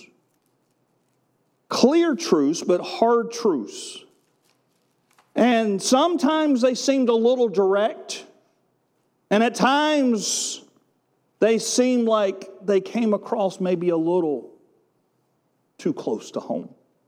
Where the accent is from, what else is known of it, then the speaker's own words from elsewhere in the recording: Wilmington, United States; I grew up in Wilmington, and it wasn't illegal back then as far as I know.